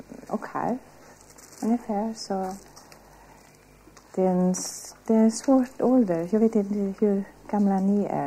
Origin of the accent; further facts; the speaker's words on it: Brazil; also born or lived in Heidelberg, Germany; now in Sweden; Min far var tysk och min mor är protestantiska. Så när jag var 2 år så flyttade mina föräldrar till Brasilien.